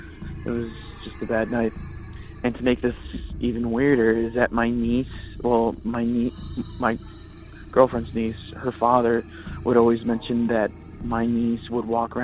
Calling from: Redondo Beach, California, United States; I'm calling from Redondo Beach.

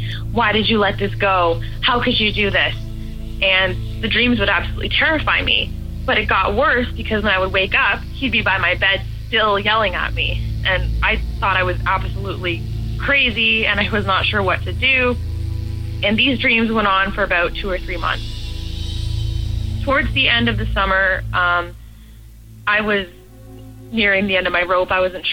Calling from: Toronto, Ontario, Canada

